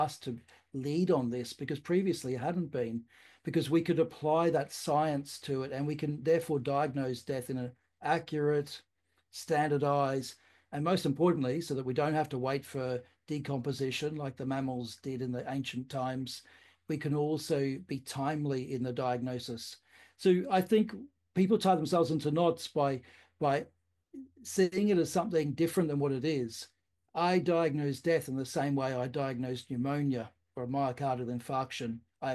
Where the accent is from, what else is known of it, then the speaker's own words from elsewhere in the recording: Australia; now in United Kingdom; in the UK or in my home country of Australia.